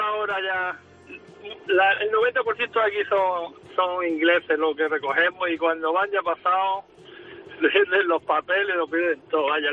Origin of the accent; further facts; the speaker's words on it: Nerja, Andalusia, Spain; Pues en Nerja, soy de Nerja.